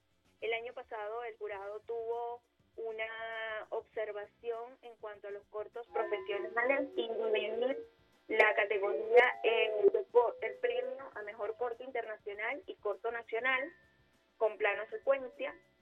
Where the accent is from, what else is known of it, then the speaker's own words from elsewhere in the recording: Venezuela; Esperamos que como venezolanos podamos cumplir esos plazos.